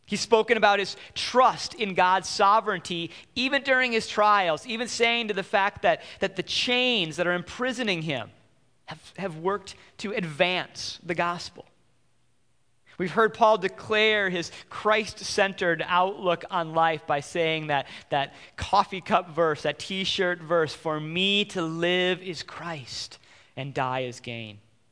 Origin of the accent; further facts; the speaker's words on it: Wisconsin, United States; even growing up in Wisconsin, I never thought Milwaukee was the type of town that you would love.